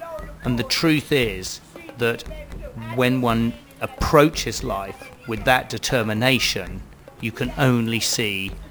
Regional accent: United Kingdom; I'm a British artist and I create human atlases.

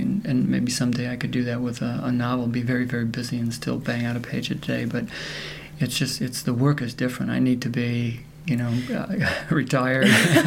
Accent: Cedar Rapids, Iowa, United States; also born or lived in Illinois / Indiana / Michigan; No, I'm actually from Cedar Rapids, Iowa.

